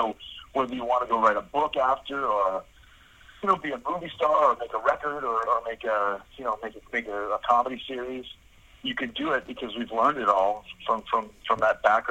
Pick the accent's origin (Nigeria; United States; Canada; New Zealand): Canada; Winnipeg, Manitoba; So I grew up in Winnipeg, and Winnipeg is a great city